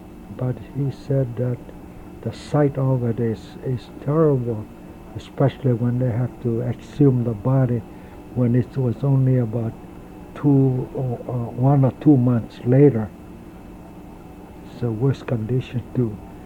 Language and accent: English; Honolulu, Hawaii, United States; born there; As I had mentioned, I was born in Jack Lane, Nuanu. Then from there, my father used to be a farmer raising flowers, and go out paddling in a neighborhood.